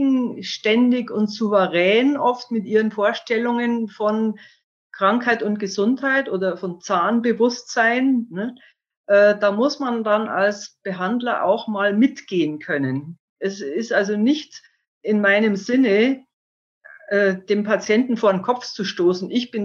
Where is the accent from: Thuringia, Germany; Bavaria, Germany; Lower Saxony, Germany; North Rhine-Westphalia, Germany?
Bavaria, Germany; Munich; Ich bin in München aufgewachsen und wollte aber dann schon nicht mehr in eine Großstadt.